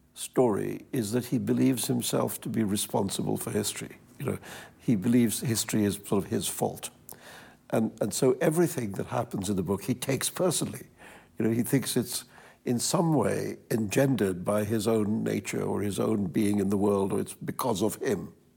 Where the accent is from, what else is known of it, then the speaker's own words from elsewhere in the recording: Mumbai, Maharashtra, India; I would use my own memories of growing up in Bombay as the material for